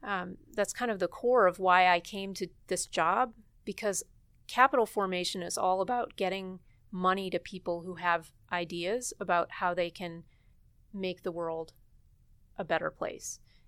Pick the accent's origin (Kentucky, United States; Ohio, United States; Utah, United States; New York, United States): Ohio, United States; Cleveland; Yeah, no, I'm from Cleveland, so I am a Buckeye.